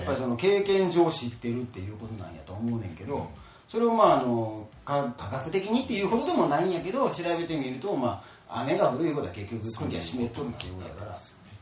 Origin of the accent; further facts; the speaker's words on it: Nishinomiya, Hyogo, Japan; これ僕あの出身が兵庫県の西宮なもんですが、六甲山と海がすごいそばにありました